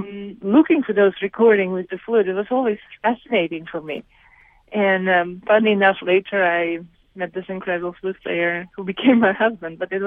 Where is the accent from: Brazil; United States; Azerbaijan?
Azerbaijan; when I was growing up in Azerbaijan, I used to listen to all kinds of music